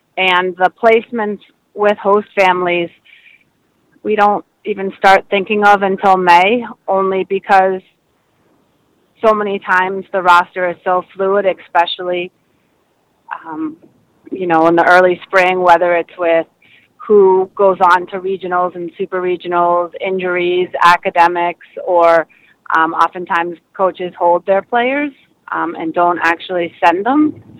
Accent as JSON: {"language": "English", "region": "Massachusetts", "country": "United States", "tie": "born or raised there", "said": "I grew up on the Cape. I graduated from one of the local high schools"}